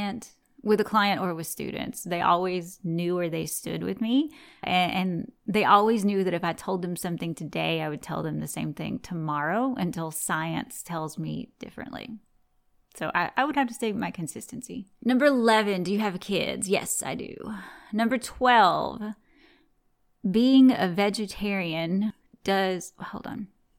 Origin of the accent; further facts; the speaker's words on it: the South, United States; accent: Southern twang; Why the hell would I fake this twang? I really was born and raised in the South.